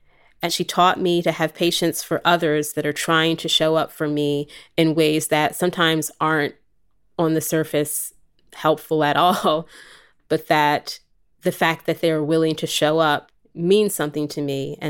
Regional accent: New Jersey, United States; also born or lived in California / Philadelphia; I am from California originally, but grew up on the East Coast for a bit in southern New Jersey and in Philadelphia.

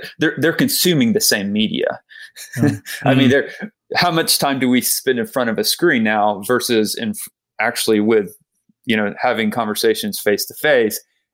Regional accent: Georgia, United States; So I said, okay, I grew up in South Georgia.

